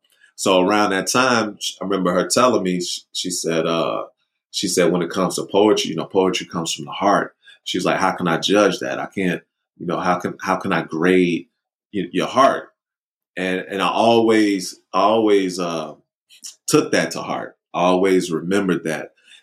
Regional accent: United States; When I was growing up on the South Side, everybody was black except the cops.

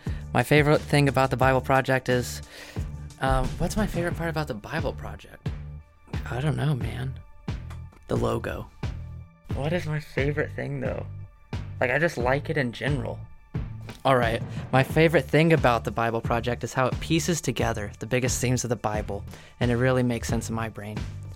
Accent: Choctaw, Oklahoma, United States; I'm from Choctaw, Oklahoma.

